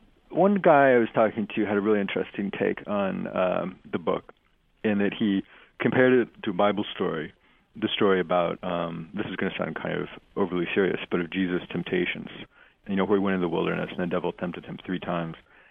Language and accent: English; Tulsa, Oklahoma, United States; it's a little bit less clear growing up in Tulsa.